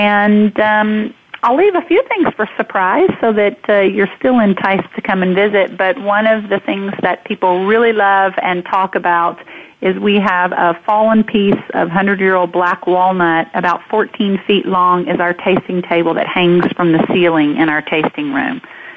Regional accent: Southern United States, United States; I grew up in the Southern Baptist Bible Belt, so that was not really something that you do.

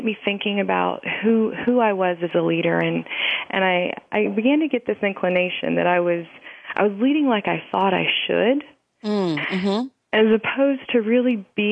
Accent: Kentucky, United States; one of the main ones for me was I grew up in Kentucky, mm-hmm.

